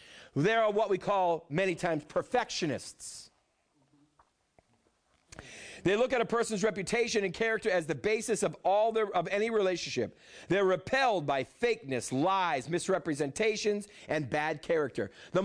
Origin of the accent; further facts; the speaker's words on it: New England, United States; Now, I'm from New England. They did that anyways up there.